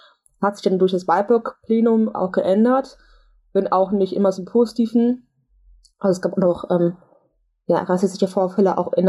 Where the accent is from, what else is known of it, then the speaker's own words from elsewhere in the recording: Rhineland, Germany; Ich komme aus dem Rheinland